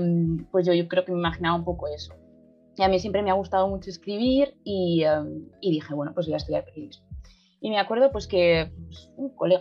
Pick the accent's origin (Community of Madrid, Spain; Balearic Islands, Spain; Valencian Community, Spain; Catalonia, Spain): Community of Madrid, Spain; Madrid; Pues yo también soy de Madrid, soy de un barrio que se llama Tetuán, que está en el norte de Madrid, pero lo llaman el sur del norte.